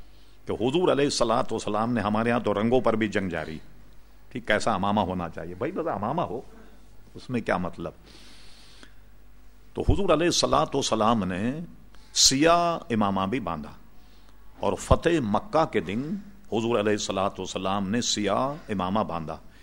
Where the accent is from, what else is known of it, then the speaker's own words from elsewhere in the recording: Hyderabad, Telangana, India; میں اس لیے جانتا ہوں کہ میں حیدرآباد دکن کا ہوں, ساری چیزوں کو میں جانتا ہوں.